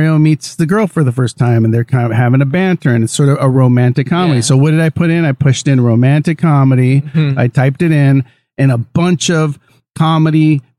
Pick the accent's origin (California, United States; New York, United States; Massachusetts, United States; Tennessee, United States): California, United States; Los Angeles; I was classically trained for a lot of years, mainly because I grew up in East Los Angeles. So to stay off the streets, I would tell people that I have to practice.